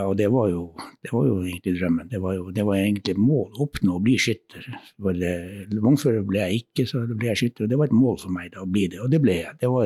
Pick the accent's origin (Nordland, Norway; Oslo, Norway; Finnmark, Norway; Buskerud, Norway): Finnmark, Norway; Alta; now in Porsanger, Norway; Jeg er egentlig opprinnelig fra Alta, men jeg har flyttet til Porsanger for 17 år siden, og trives der og er der, og har mitt daglig virke der. Det vil si, jeg er pensjonist nå